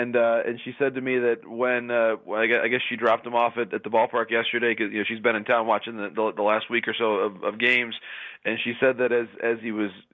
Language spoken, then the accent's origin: English; Marquette, Michigan, United States; born there; I was born in the UP, so I was born in Marquette, which almost makes me an honorary Wisconsinite.